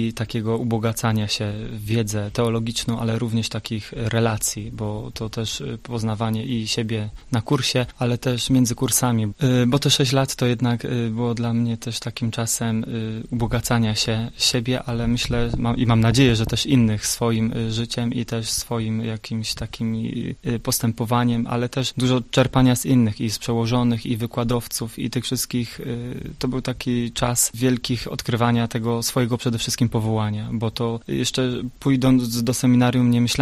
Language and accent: Polish; Zdzieszowice, Opole Voivodeship, Poland; pochodzę ze Zdzieszowic